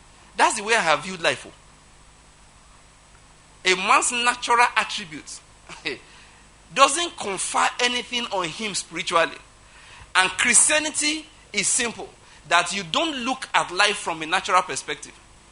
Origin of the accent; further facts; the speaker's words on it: Ondo, Nigeria; I'm from Ondo State, naturally speaking.